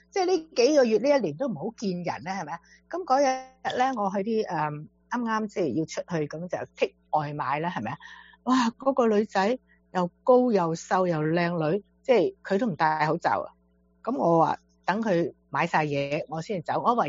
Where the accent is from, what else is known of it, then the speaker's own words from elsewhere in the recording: China; 但係如果你去翻我哋中國人嘅超市咧